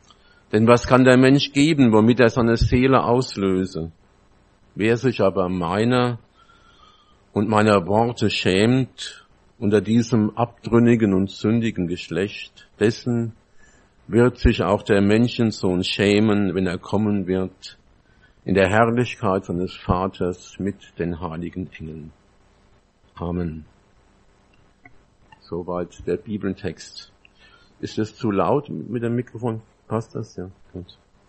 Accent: Oberkreuzbach, Hesse, Germany; born there; Ich bin geboren in Oberkreuzbach im Odenwald, wohne in Großzimmern, bin 64 Jahre alt, von Beruf Erzieher, seit fast einem Jahr in Rente. Ehrenamtlich Prediger, meistens in evangelischen Kirchen

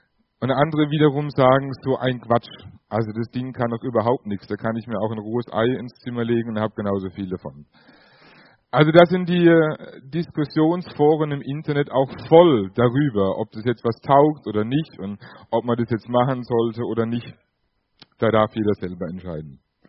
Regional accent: Nieder-Ramstadt, Hesse, Germany; Ihr habt schon gehört, ich komme aus Niederramstadt, wohne da und bin dort in der LKG angestellt.

